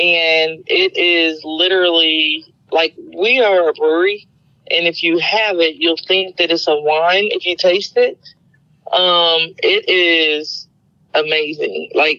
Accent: Columbus, Ohio, United States; moved away as an adult; now in Cincinnati, United States; So I'm originally from Columbus, Ohio

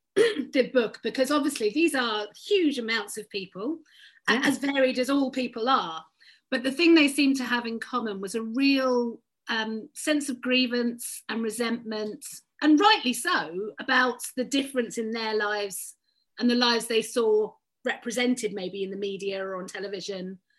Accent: London, United Kingdom; I often describe myself as one of the few Londoners who's actually from London. You know, I grew up here. I was born, I mean, my secret shame is I was born in South London. but I, you know, I'm a North London girl.

